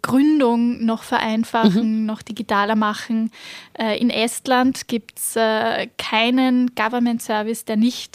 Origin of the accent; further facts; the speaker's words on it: Upper Austria, Austria; Bin aufgewachsen am Land in Oberösterreich